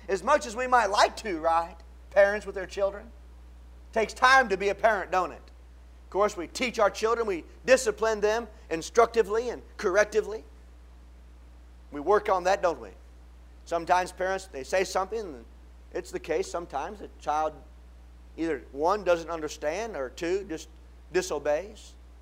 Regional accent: Cleveland, Ohio, United States; I'm a pretty heavy sports enthusiast, and I'm from Cleveland

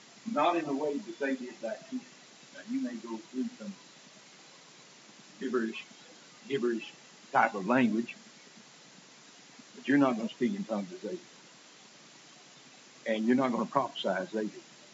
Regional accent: Oklahoma, United States; One time, Steinbeck gave a setting of his book in Oklahoma, my home state, and that's why it was quite interesting to me.

